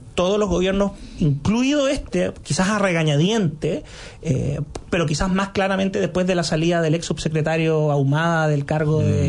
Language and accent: Spanish; Chile; hablando como abogado chileno